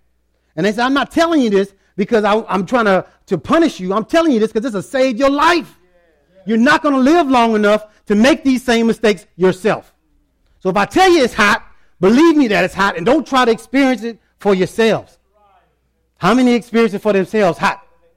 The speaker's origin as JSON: {"language": "English", "town": "Houston", "region": "Texas", "country": "United States", "tie": "born or raised there", "said": "I grew up in Houston, Texas."}